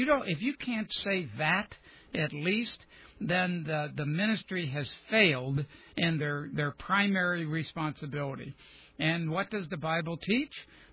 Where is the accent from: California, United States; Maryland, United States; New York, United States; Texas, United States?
New York, United States; Being the New Yorker that I am, I said, I don't like it.